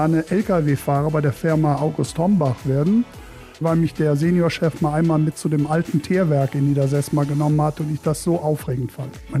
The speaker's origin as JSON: {"language": "German", "town": "Bergneustadt", "region": "North Rhine-Westphalia", "country": "Germany", "tie": "born there", "lives_now": "Marienheide, Germany", "said": "ich bin 60 Jahre, geboren in Belmicke in der Stadt Bergneustadt und lebe aber seit 31 Jahren der Liebe wegen in Marienheide."}